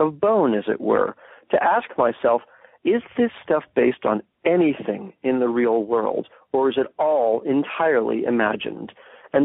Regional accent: Los Angeles, California, United States; And I was born in Los Angeles, and I spent much of my childhood going to the tar pits

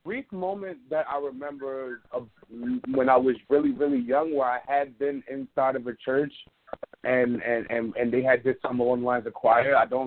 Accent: Queens, New York, United States; also born or lived in Bridgeton, New Jersey; I am originally from Jersey, and I was born in, like, South Jersey in Bridgeton, and I was out there for, like, 9 years, and then I moved up to Queens

